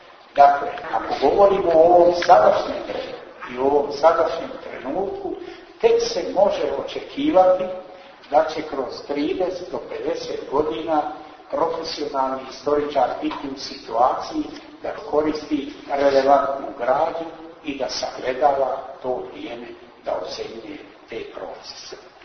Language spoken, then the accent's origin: Serbian; Montenegro; kod nas u Crnoj Gori.